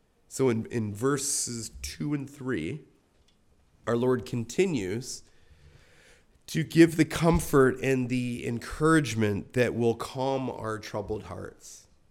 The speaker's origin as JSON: {"language": "English", "town": "Binbrook", "region": "Ontario", "country": "Canada", "tie": "born or raised there", "also_born_or_lived": "Toronto", "said": "You know, Toronto technically is not my hometown. I was born there. But I was raised in the tiny one-stoplight village of Binbrook, Ontario. I think of the hometown that I grew up in the 80s."}